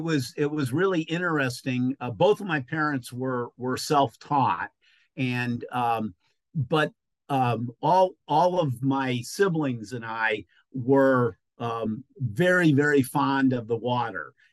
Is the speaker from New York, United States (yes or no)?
yes; New York, United States; now in Ohio, United States; I had the wonderful great fortune of growing up in Western New York State in the Finger Lakes, where there is lots and lots of water.